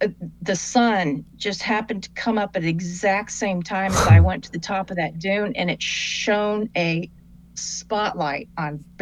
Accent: Florida, United States; moved away as an adult; Oh, no. I grew up in Florida, and I moved up here when I was 20 years old.

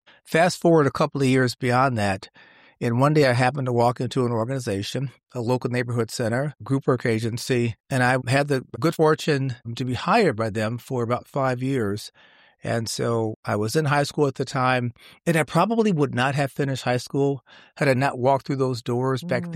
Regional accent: Milwaukee, Wisconsin, United States; I am from Milwaukee, grew up in Milwaukee's Central City, and at a time when, you know, life could be challenging in a community that has certainly some challenges and a number of issues, shall we say.

